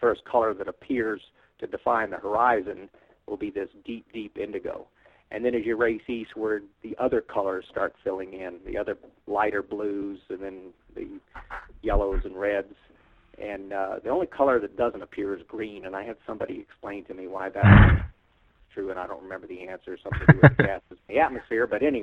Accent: Albuquerque, New Mexico, United States; my hometown, Albuquerque, New Mexico.

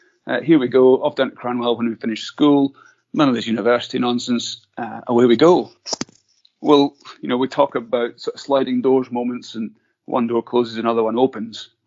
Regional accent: Scotland, United Kingdom; In fact, I grew up in the Scottish Borders, and during the 1980s there were low-flying jets flying around on a daily basis, really.

